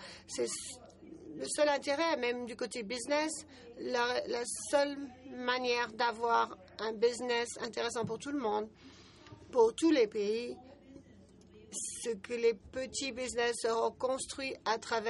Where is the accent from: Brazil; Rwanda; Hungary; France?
Brazil; Je suis donc du Brésil. Le Brésil est donc un pays en voie de développement